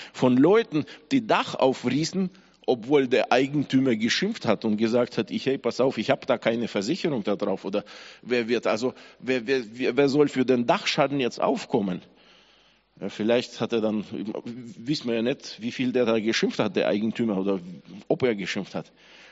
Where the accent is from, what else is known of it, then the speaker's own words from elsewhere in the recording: Kazakhstan; Also ich weiß, wie es bei uns in Kasachstan gebaut wurde